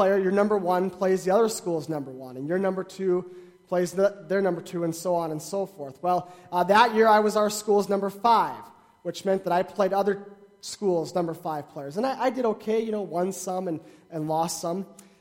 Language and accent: English; North Dakota, United States; I grew up in North Dakota, in the eastern part of the state.